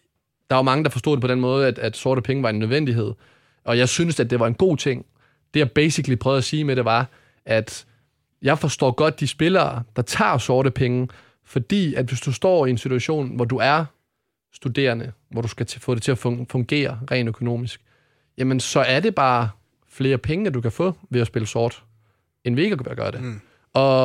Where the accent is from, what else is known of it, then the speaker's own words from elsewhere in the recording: Odense, Region of Southern Denmark, Denmark; Jeg kom jo fra Odense. Kommer fra Odense.